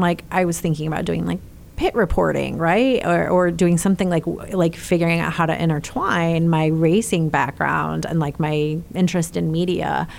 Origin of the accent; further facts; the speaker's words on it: Clarkston, Michigan, United States; Just north of Detroit in a town called Clarkston.